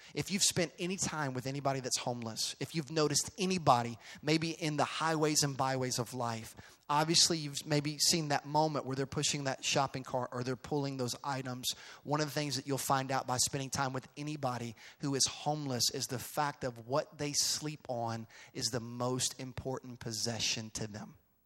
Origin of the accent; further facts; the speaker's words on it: Orlando, Florida, United States; also born or lived in Charlotte; When I was in the third grade, we moved to Orlando, Florida from North Carolina. I was born in Charlotte, and then was raised in Orlando.